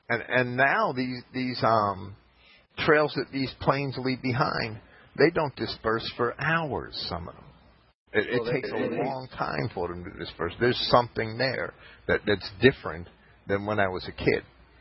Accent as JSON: {"language": "English", "town": "Jersey City", "region": "New Jersey", "country": "United States", "tie": "born or raised there", "also_born_or_lived": "Bayonne", "said": "because I grew up in Jersey City, right? And Bayonne."}